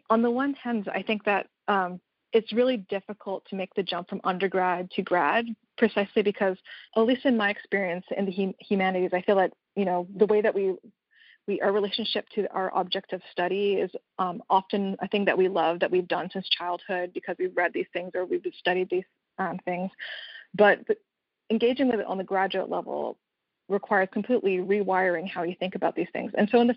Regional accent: Canada; I'm actually Canadian.

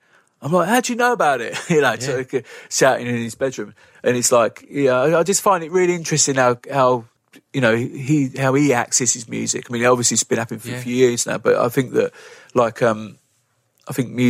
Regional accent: East of England, United Kingdom; growing up in Essex

